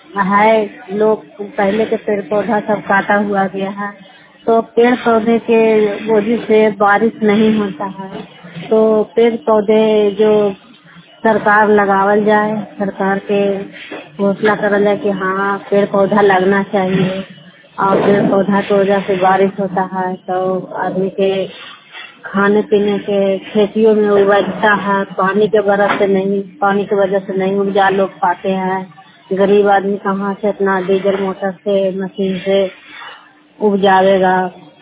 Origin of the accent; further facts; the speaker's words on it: Bihar, India; मैं बिहार के रहने वाला हूँ।